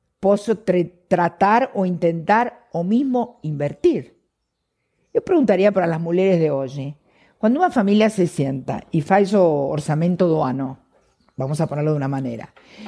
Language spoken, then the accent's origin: Spanish; Argentina; como buena argentina, hago psicoterapia desde los 19 años.